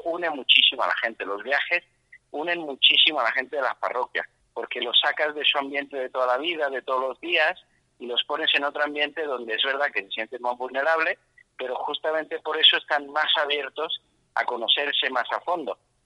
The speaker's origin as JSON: {"language": "Spanish", "town": "Fermo", "region": "Marche", "country": "Italy", "tie": "born or raised there", "second_language": "Spanish", "moved": "yes", "said": "los voy a llevar a mi pueblo, que se llama Fermo. Puedan también conocer la patria donde nació su cura, porque yo soy extranjero, yo soy italiano"}